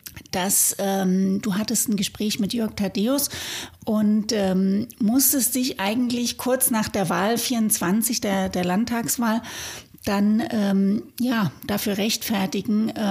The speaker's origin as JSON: {"language": "German", "region": "Saxony", "country": "Germany", "lives_now": "Berlin, Germany", "said": "Ich bin ja Sächsin und von daher, also diese Sachen kommen ja auch auf mich zu, ne? Auch wenn ich jetzt in Berlin bin"}